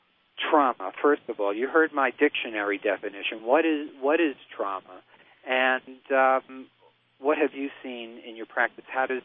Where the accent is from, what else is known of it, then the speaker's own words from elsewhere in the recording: Queens, New York, United States; I think I grew up in Queens in New York City.